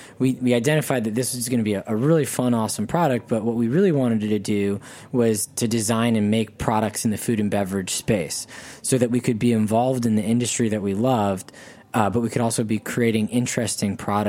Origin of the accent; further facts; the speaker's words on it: Charlottesville, Virginia, United States; I was from Charlottesville, where we were in school.